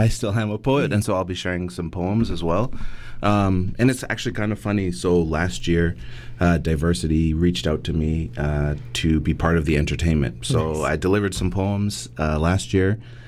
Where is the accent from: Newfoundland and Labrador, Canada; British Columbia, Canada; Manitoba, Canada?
British Columbia, Canada; New Westminster; Surrey's awesome, too, but New West is my hometown.